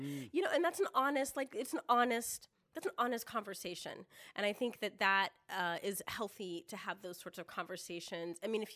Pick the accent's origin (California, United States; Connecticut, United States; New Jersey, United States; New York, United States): California, United States; Fair Oaks; also born or lived in Folsom; So I grew up in Folsom. Well, I grew up in Fair Oaks and moved